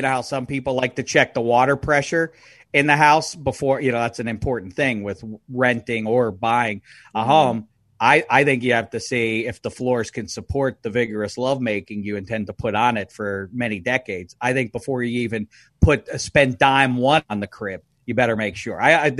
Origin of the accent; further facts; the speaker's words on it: Pittsburgh, Pennsylvania, United States; when I was a little kid growing up in Pittsburgh, PA.